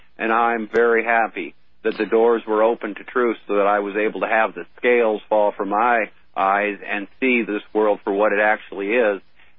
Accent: England, United Kingdom; it's pronounced Henri Saint-Simon in French, but we're not French, we're English.

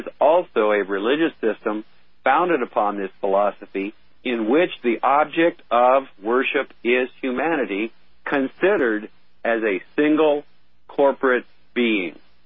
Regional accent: England, United Kingdom; it's pronounced Henri Saint-Simon in French, but we're not French, we're English.

